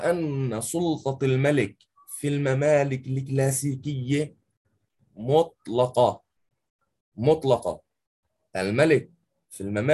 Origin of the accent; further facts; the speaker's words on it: Palestine; فالتشريع عندنا بفلسطين في غياب المجلس التشريعي